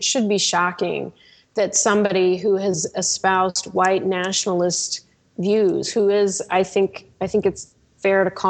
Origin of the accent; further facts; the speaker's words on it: Goshen, Indiana, United States; Again, that's affected my hometown, Goshen, Indiana.